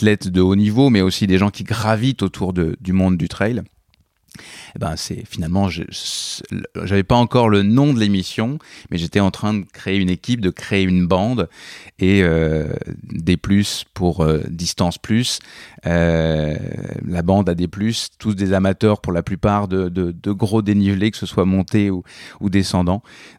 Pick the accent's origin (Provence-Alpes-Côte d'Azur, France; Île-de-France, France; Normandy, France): Normandy, France; moved away as an adult; now in Canada; Je suis né, j'ai grandi en Normandie, mais je me suis connu vraiment au Québec.